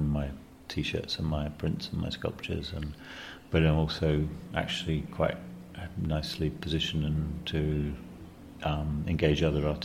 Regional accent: British Virgin Islands; growing up in the Virgin Islands

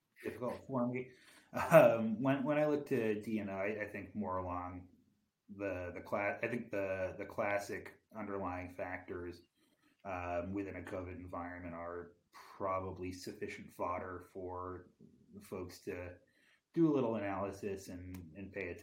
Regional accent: New York, United States; but I'm a New Yorker, so I live that way. I mean, it's just part of the cynicism of my heritage.

